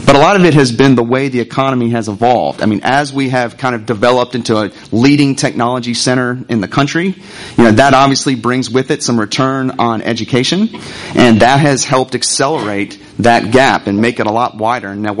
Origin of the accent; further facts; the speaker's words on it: North Carolina, United States; moved away; I'm from North Carolina. I moved here in 2002.